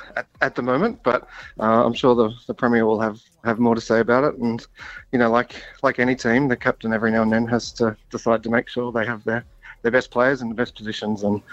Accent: Moreton Bay, Queensland, Australia; I grew up in Moreton Bay and that's where I live.

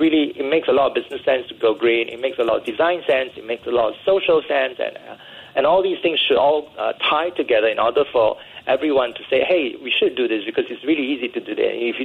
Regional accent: Singapore; when I came back to Singapore, I'm Singaporean

